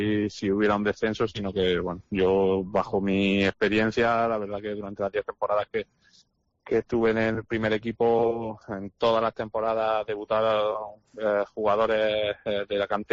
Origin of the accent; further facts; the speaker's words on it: Granada, Andalusia, Spain; El Granada, claro que le guardo mucho cariño, no solo por ser de mi tierra, sino por los 2 años que estuve allí